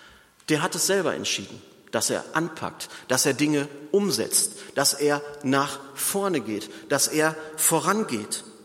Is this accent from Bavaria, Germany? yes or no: no; Unna, North Rhine-Westphalia, Germany; Meine Heimatstadt Unna zum Beispiel hat noch Stadtmauerreste, da ist man ganz stolz drauf